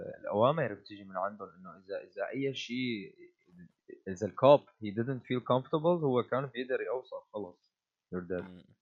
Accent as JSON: {"language": "Arabic", "country": "Syria", "said": "حتى عنا يعني بسوريا، نحن سوريين انا وياك"}